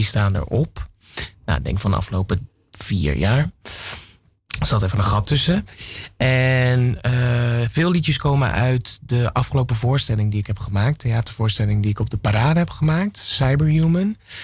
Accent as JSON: {"language": "Dutch", "town": "Gorinchem", "region": "South Holland", "country": "Netherlands", "lives_now": "Amsterdam, Netherlands", "said": "ik kom uit, nou ja, ik woon in Amsterdam en officieel uit Gorinchem."}